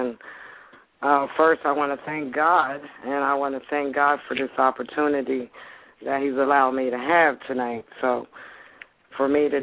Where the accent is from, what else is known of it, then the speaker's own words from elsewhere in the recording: New Jersey, United States; I was born and raised in Jersey, New Jersey. Some people down south would call me a Yankee